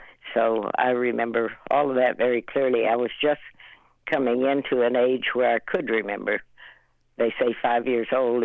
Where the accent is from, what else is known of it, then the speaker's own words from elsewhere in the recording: Oklahoma, United States; which of course we came from Oklahoma, so I'd already heard that these were bad people, but not from my family.